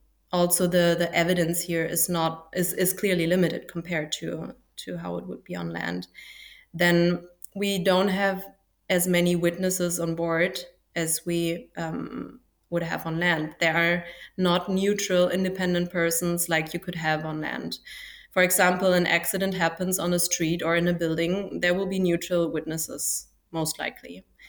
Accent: Germany; As let's say I am from Germany, as a German forensic psychologist practicing in Germany

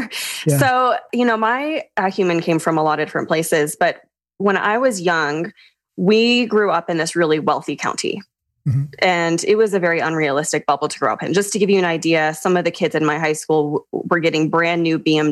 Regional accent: Louisville, Kentucky, United States; also born or lived in Michigan; now in Colorado, United States; I was born in Michigan and raised in Kentucky. So I spent the last 20 years of my life in Louisville, Kentucky before moving to Colorado in 2020.

